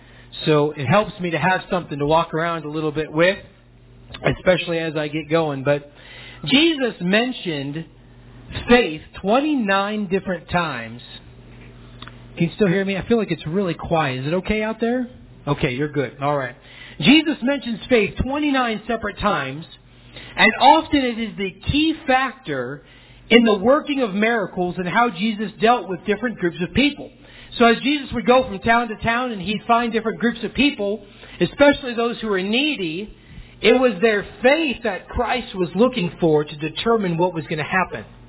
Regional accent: Ohio, United States; Now, I don't know where you're from. I am from Ohio originally.

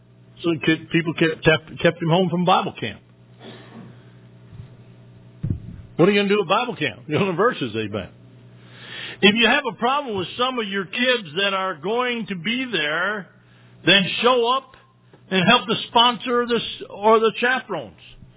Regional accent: Michigan, United States; Our farm, when I was growing up in Michigan, we had a beautiful apple orchard of peaches and pears and apples.

